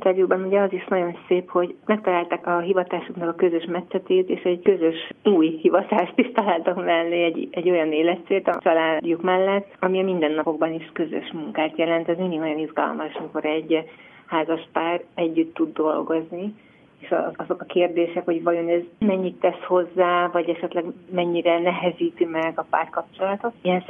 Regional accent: Budapest, Hungary; Én óbudai vagyok

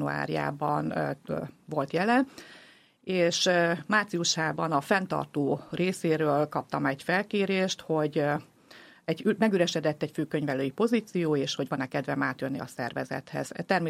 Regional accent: Miskolc, Borsod-Abaúj-Zemplén, Hungary; born there; Származásomat tekintve miskolci születésű vagyok. Közel 40 éves koromig Miskolc melletti kisvárosban éltem.

